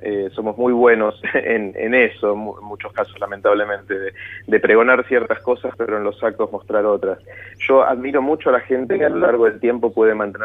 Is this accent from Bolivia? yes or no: no; Argentina; yo soy argentino